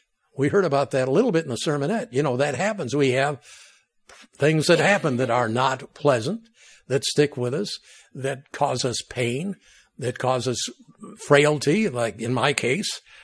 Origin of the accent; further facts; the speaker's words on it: New York, United States; I'm a New Yorker, but I grew up in the other end of the state, closer to Niagara Falls and Toronto and places like that.